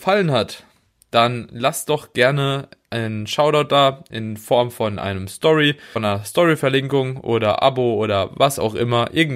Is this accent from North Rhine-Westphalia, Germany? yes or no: no; Bad Kreuznach, Rhineland-Palatinate, Germany; Ja, Bad Kreuznach.